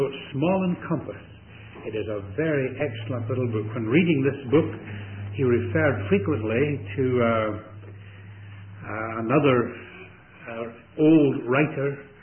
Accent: Scotland, United Kingdom; even though I'm a Scotsman.

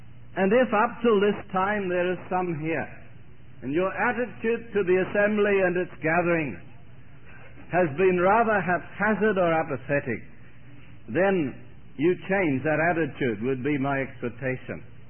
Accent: Sydney, New South Wales, Australia; I grew up in Sydney during the Depression years. My father was just a navvy on the local council, a hard-working man.

